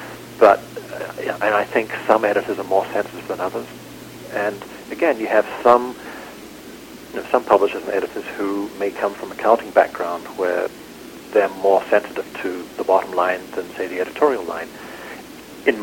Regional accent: New Zealand; as a kid, growing up in New Zealand, there'd be stray dogs

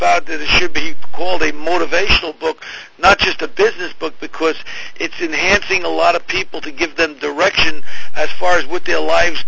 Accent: Queens, New York, United States; No, I grew up in Ozone Park, Queens

